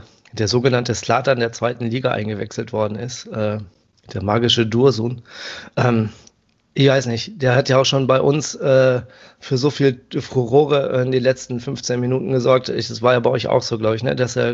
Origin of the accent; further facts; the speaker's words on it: Paderborn, North Rhine-Westphalia, Germany; Ich hoffe, du fühlst dich in meiner alten Heimat Paderborn immer noch oder fühltest dich in meiner alten Heimat Paderborn genauso wohl